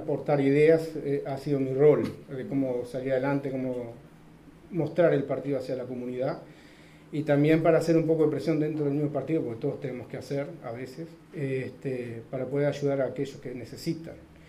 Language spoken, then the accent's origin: Spanish; Uruguay; now in Sweden; Yo me mudé a Suecia hace 4 años más o menos, y en Uruguay, de donde vengo, siempre me gustó estar ayudando a las diferentes minorías